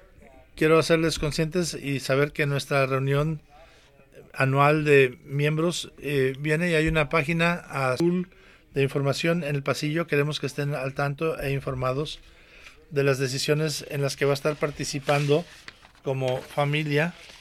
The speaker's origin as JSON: {"language": "Spanish", "country": "United States", "said": "Soy americano y nunca ha habido una cultura tan móvil y tan fluida."}